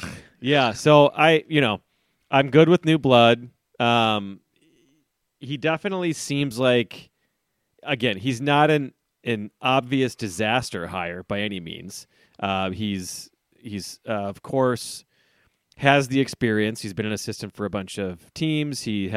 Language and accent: English; Minnesota, United States; I'm a Minnesotan.